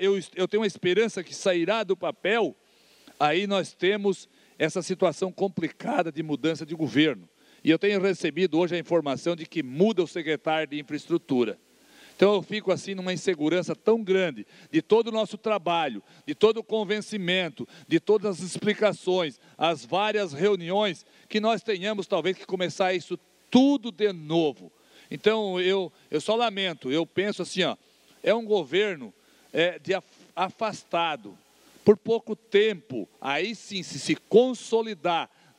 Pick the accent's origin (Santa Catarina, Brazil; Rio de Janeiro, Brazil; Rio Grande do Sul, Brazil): Santa Catarina, Brazil; somos catarinenses